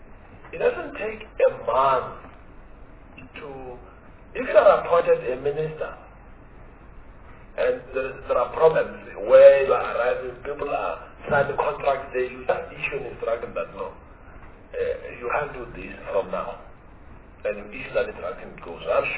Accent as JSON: {"language": "English", "town": "Brooklyn", "region": "New York", "country": "United States", "said": "I know what I'm from Brooklyn."}